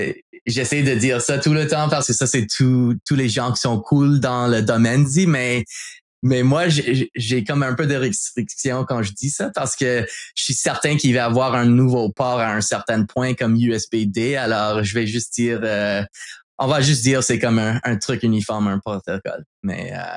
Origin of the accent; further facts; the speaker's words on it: Montreal, Quebec, Canada; Je viens de Montréal, alors coco.